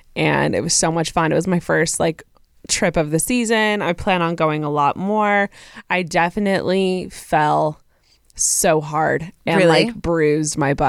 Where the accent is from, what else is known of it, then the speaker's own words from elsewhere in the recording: Texas, United States; I am from Texas and I had been in Chicago with my mom visiting a friend